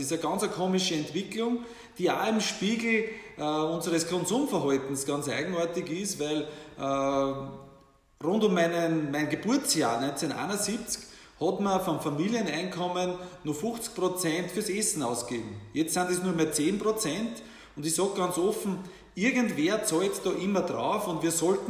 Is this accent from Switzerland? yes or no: no; Nöchling, Lower Austria, Austria; eine Spezialität aus meiner Heimatgemeinde aus Nöchling